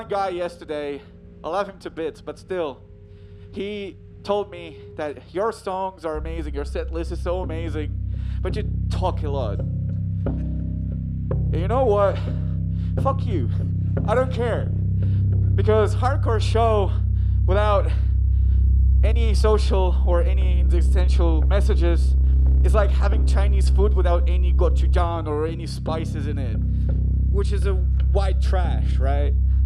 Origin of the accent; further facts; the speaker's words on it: Tallinn, Harju County, Estonia; Having said that … We're from Tallinn, supporting the greatest of them all, time and distance from Brazil.